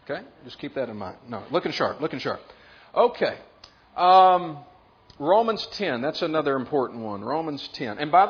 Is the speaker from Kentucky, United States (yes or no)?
yes; Kentucky, United States; growing up in Kentucky, Mammoth Cave, and Donna, I'm sure, has gone there, right?